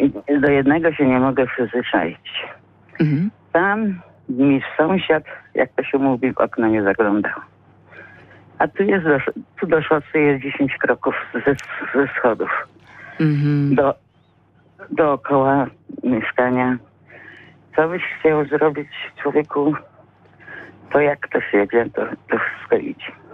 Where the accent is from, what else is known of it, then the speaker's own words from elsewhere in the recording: Wągrowiec, Greater Poland Voivodeship, Poland; Tak urodziłam się w Wągrowcu, wychowałam się na wsi, na, jak to niektórzy mówili, na odludziu.